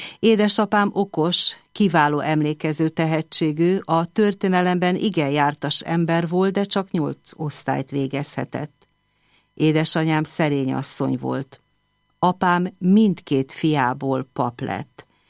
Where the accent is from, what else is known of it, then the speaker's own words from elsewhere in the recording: Zala, Hungary; Egy Zala megyei kis faluban Pörde földén nőttem fel. Ma mindössze 60 lakosa van, akkoriban talán kétszer ennyi lehetett. Temploma nem volt.